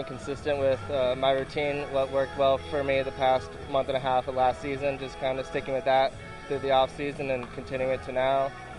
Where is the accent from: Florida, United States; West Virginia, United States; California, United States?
Florida, United States; moved away; I mean, growing up in Florida, didn't do much hiking. Obviously, there's no mountains there.